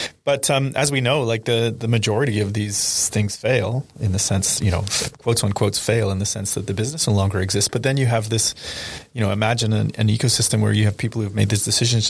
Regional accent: Canada; Again, I said I'm originally from Canada, very similar economy

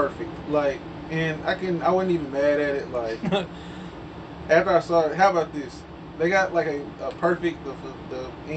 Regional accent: Smackover, Arkansas, United States; Like, I'm from Smackover. Like, we, that's how we are.

